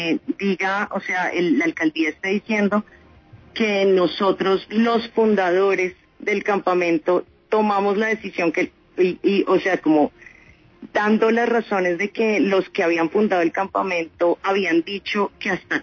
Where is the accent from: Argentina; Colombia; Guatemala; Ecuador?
Colombia; he vivido toda la vida en Colombia